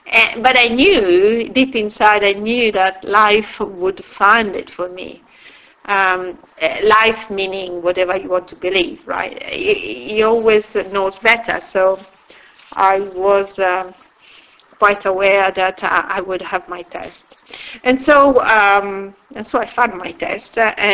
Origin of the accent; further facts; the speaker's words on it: Italy; English is a second language; moved away as an adult; I was still living in Italy, in my home country.